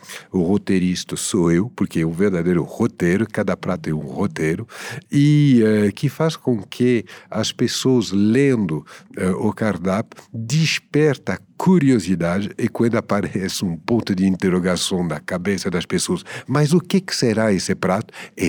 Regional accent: Paris, Île-de-France, France; Portuguese is a second language; moro no centro porque eu sou urbano. Eu não finge que eu sou urbano. Eu sou de Paris.

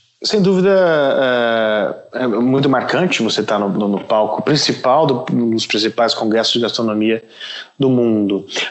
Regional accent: Minas Gerais, Brazil; para falar de Minas Gerais, eu levei esse tema, a gênese da cozinha mineira, para poder falar da minha terra.

